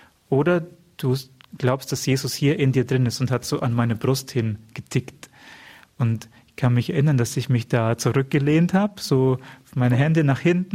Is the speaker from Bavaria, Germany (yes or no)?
yes; Wemding, Bavaria, Germany; Also ich stamme gebürtig aus Wemding. Gibt es den Wallfahrtsort Maria Brünnlein, der sicher auch einigen ein Begriff ist. Also hinter meinem Haus sind immer die Vorfatima-Prozessionen vorbeigegangen.